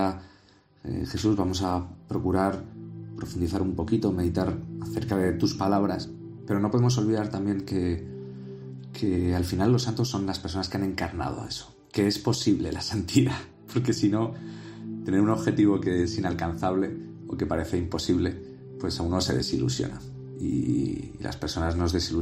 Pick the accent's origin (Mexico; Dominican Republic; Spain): Spain; por lo menos en mi país, en España